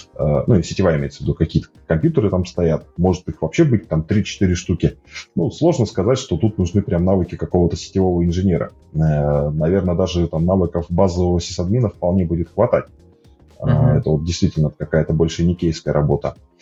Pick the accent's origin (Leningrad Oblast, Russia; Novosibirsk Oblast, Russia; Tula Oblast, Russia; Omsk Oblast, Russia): Novosibirsk Oblast, Russia; Novosibirsk; Ну, я сам из Новосибирска летал в Питер